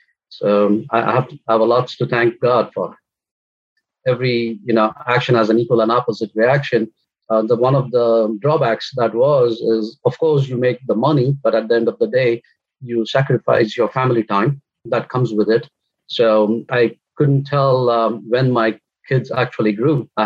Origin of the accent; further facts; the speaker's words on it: India; now in United States; I come from India and I was born and raised in a middle-class family.